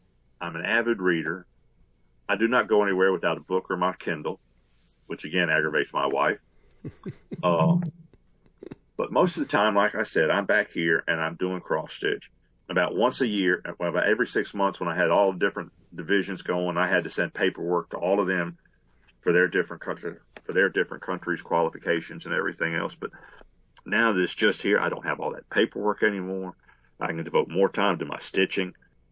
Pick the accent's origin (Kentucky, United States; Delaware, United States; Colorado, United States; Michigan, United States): Delaware, United States; now in Mississippi, United States; I was born and raised in Delaware, and we moved to Mississippi in 1966, where my daddy was born and raised.